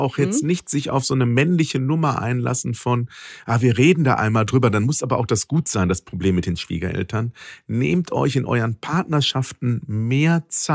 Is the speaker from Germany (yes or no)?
yes; North Rhine-Westphalia, Germany; wie man bei uns im Ruhrgebiet sagt.